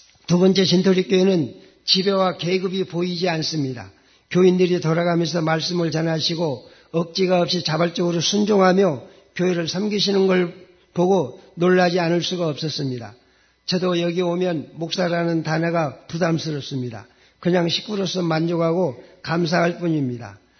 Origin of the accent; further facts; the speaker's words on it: North Jeolla, South Korea; 저는 강 목사님의 처음 목회지인 정읍소성 기린교회 옆 동네에서 태어나고 거기서 20대까지 살았습니다.